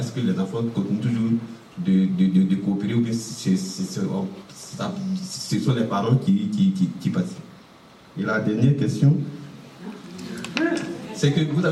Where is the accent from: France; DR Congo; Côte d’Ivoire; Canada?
Côte d’Ivoire; Et je viens de la Côte d'Ivoire.